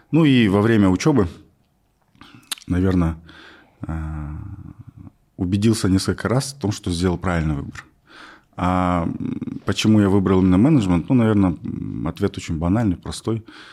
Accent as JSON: {"language": "Russian", "town": "Rudny", "region": "Kostanay Region", "country": "Kazakhstan", "tie": "born or raised there", "said": "Родом я из Кустанайской области, город Рудный. Учился в средней казахской школе"}